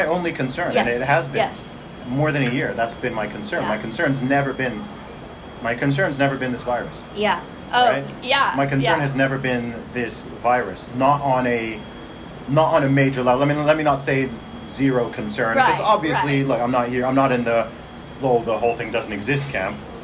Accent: Saudi Arabia; I grew up in Saudi Arabia, so I'm not, you know, I don't have this notion of, oh, everywhere is a liberal democracy, etc.

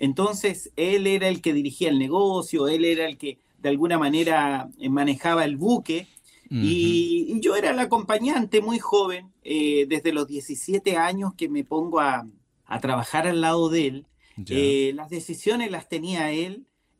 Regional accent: Iquique, Tarapacá, Chile; also born or lived in Ovalle; Yo nací en Ovalle, en la cuarta región, eso está centro, pero mi adolescencia la viví en Iquique. Iquique es casi al límite con Perú, es el desierto de Atacama.

